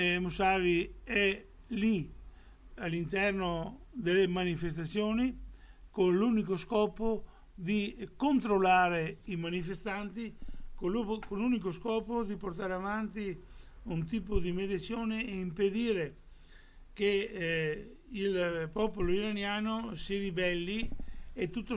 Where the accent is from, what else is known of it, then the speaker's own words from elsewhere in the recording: Veneto, Italy; È un sistema che noi abbiamo conosciuto come Veneti anche nel 1866 con la questione del referendum truffa per l'annessione del Veneto all'Italia.